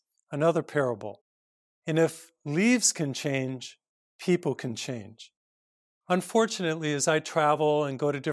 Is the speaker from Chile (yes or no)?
no; Massachusetts, United States; born or raised there